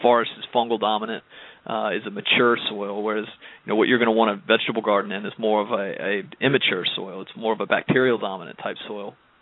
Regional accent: Greensboro, North Carolina, United States; I'm from Greensboro, about 3 hours up the road in the middle of the state.

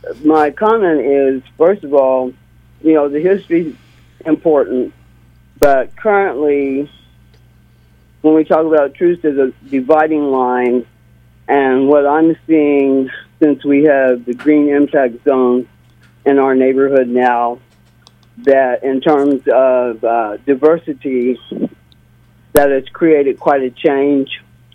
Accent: Kansas City, United States; born there; I was born in Kansas City, been here since, living in Mannheim Park since 1973.

